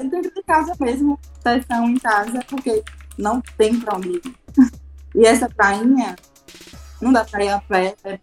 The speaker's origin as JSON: {"language": "Portuguese", "town": "Rodelas", "region": "Bahia", "country": "Brazil", "tie": "born or raised there", "also_born_or_lived": "Paulo Afonso", "lives_now": "Feira de Santana, Brazil", "said": "Morei a vida inteira em Rodelas. Passei 2 anos morando numa cidade vizinha chamada Paulo Afonso, que é mais conhecida, é uma cidade maiorzinha. E agora, esse ano, eu vim morar aqui em Feira."}